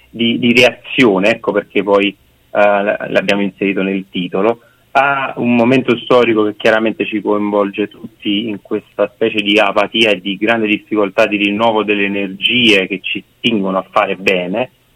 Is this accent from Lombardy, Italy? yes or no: no; Naples, Campania, Italy; forse perché siamo napoletani.